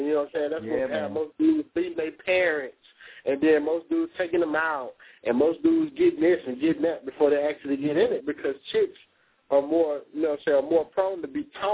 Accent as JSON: {"language": "English", "region": "Texas", "country": "United States", "tie": "born or raised there", "said": "I was born and raised in Fifth Ward, East Texas, man."}